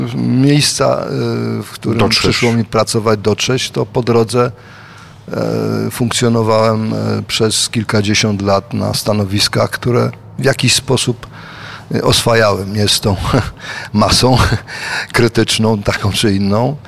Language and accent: Polish; Wieliczka, Lesser Poland, Poland; born there; Tak, tak, urodziłem się pod Wieliczką.